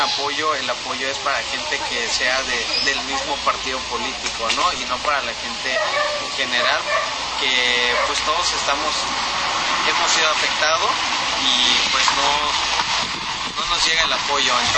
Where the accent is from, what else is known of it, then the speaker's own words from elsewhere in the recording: Santa María Xadani, Oaxaca, Mexico; Soy el pintor oaxaqueño … pues quería comentarles que me encontraba en pueblo natal, en Santa María Xadani